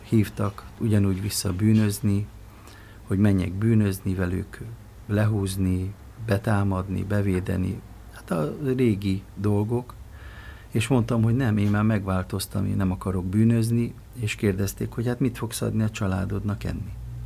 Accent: Budapest, Hungary; a 8. kerületben nőttem fel, és annak minden mélységeit, magasságait is megéltem

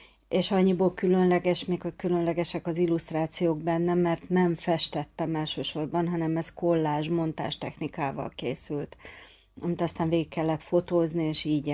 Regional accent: Pécs, Baranya, Hungary; born there; moved away as an adult; now in Budapest, Hungary; Pécset születtem, aztán érettségi után Budapestre kerültem, és itt is ragadtam

